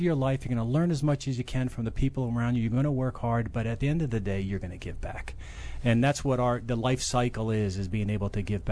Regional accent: South Plainfield, New Jersey, United States; I'm from South Plainfield, New Jersey, exit 10, if you know where that's at. And, you know, so I was born and raised there

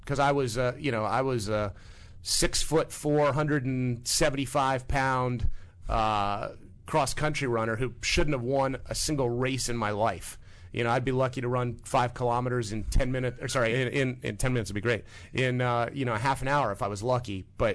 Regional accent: Midwest, United States; Growing up in the Midwest, my parents never really spent a lot of money on much. You know, very middle class upbringing.

